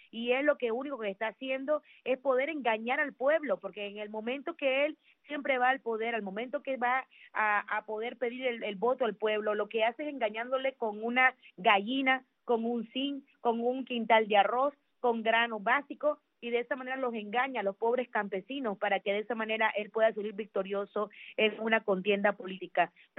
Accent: Nicaragua; moved away as an adult; como nicaragüense que soy, que conozco y que viví 26 años en Nicaragua

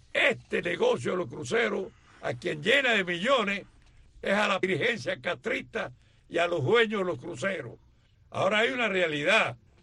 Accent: Cuba; lo que somos los cubanos

